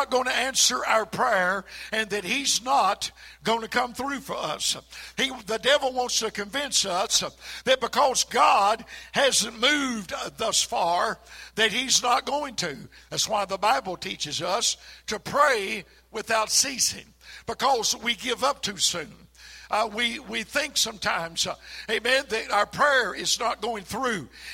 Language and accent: English; United States; I was born in Allen County, raised there, and went to school